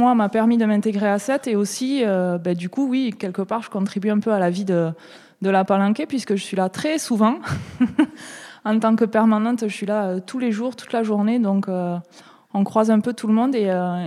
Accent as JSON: {"language": "French", "town": "Toulouse", "region": "Occitanie", "country": "France", "lives_now": "Sète, France", "said": "je suis originaire de Toulouse et avec la pandémie, j'avais envie de changer de cadre de vie, de me rapprocher du bord de mer. Et j'ai des origines sétoises par ma famille, donc je me suis dit, allez, installons-nous à 7."}